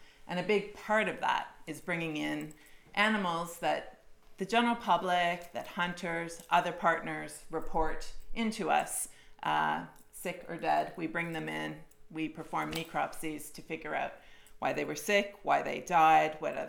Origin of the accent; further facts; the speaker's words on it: Canada; I am originally born and raised in Canada.